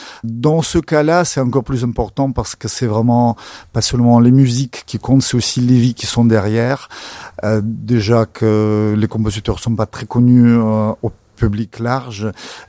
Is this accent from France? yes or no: no; Russia; accent: Russian; French is a second language; avec mon accent russe, bien évidemment.